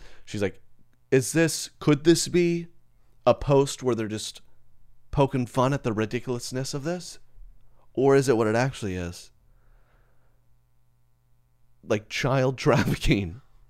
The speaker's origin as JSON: {"language": "English", "region": "Arkansas", "country": "United States", "said": "Like, listen, I'm from South Arkansas, so I know."}